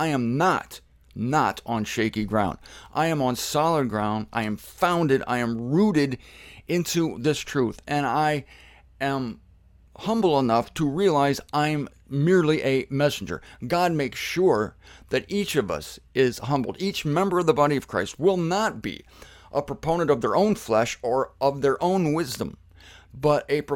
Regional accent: Canton, Ohio, United States; I was born and raised in Canton, Ohio, the Pro Football Hall of Fame city, and I love to see those pro football players.

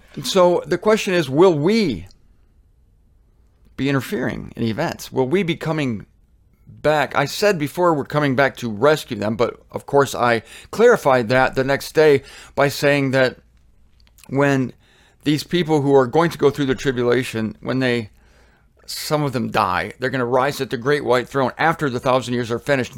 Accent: Canton, Ohio, United States; They used to tell me in the Catholic Church when I was a kid growing up in Catholic school, going to school at St. Joan of Arc in Canton, Ohio, that my guardian angel was sitting next to me.

